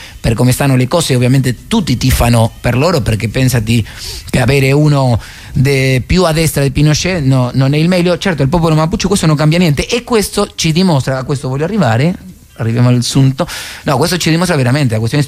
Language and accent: Italian; Argentina; io come argentino, anche se geograficamente sono nato, diciamo, molto più vicino al Cile